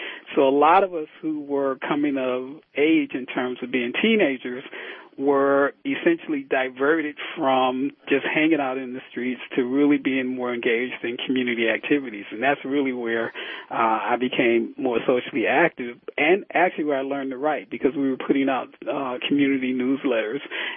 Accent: Detroit, Michigan, United States; Well, I grew up in Detroit. I went to Cass Tech for high school and to Wayne State for undergrad

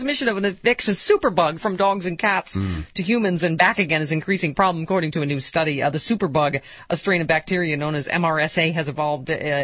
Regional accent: Lockport, New York, United States; I'm from Lockport, up the transit from Cheektowaga, Tanawan, and Lackawanna near Buffalo.

